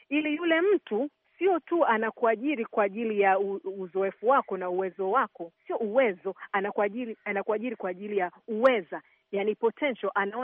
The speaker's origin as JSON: {"language": "Swahili", "country": "Tanzania", "said": "na mimi kama Mtanzania ambaye lazima niwe na ushindani ili kufikisha nchi kwenye hatima yake"}